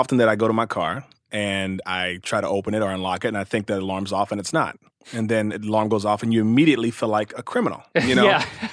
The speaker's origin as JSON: {"language": "English", "town": "Cincinnati", "region": "Ohio", "country": "United States", "tie": "born or raised there", "also_born_or_lived": "Louisville, United States", "said": "I was born in Louisville, Kentucky, and raised in Cincinnati, Ohio. So I was I'm raised in the Midwest, and my family's all from Kentucky and Tennessee."}